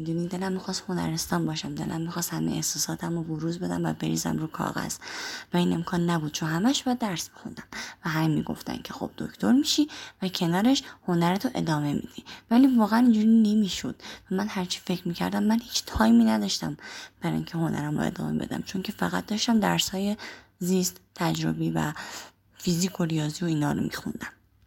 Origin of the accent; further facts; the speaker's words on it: Karaj, Alborz, Iran; 26 سالمه و بچه کرجم.